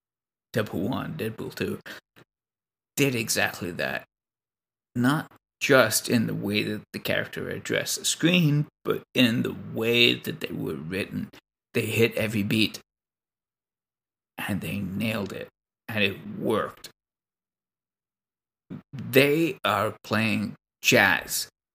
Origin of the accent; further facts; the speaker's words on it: Canada; Right. I'm Canadian.